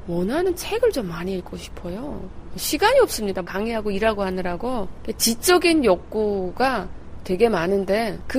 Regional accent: North Korea; 탈북했는데

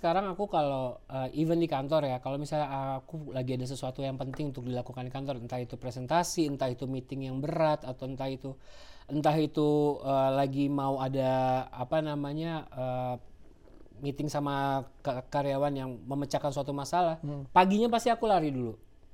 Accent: Indonesia; now in United States; kita dari Indonesia

